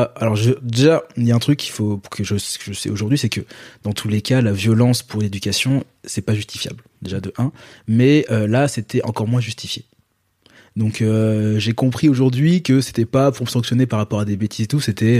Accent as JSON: {"language": "French", "region": "Guadeloupe", "country": "France", "said": "c'est que moi je suis guadeloupéen"}